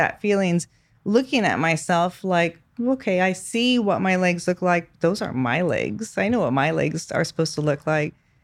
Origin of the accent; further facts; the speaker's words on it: San Antonio, Texas, United States; I am from San Antonio, Texas. I'm a firefighter there.